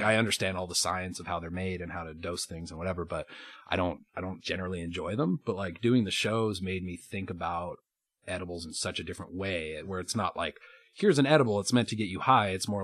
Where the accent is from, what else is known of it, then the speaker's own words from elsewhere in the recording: Colorado, United States; So I'm from Colorado